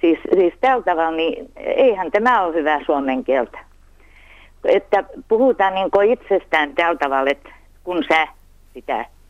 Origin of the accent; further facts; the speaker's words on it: Laitila, Southwest Finland, Finland; born there; mä olen Laitilasta syntyisin